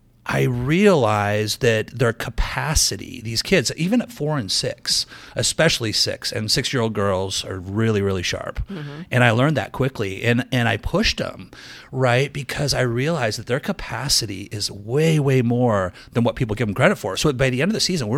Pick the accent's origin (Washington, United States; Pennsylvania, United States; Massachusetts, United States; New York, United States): Washington, United States; Seattle; I grew up in Seattle. My parents hired me as a janitor at the Greyhound bus station in downtown Seattle.